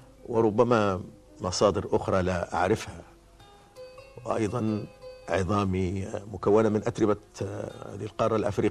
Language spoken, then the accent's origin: Arabic; Alexandria, Alexandria Governorate, Egypt; also born or lived in Sudan; لقد نشأت وترعرعت وعشت في مدينة الإسكندرية، هذه أيضا إحدى الحقائق الثابتة في حياتي. تعلمت وتثقفت وعملت في الصحافة المصرية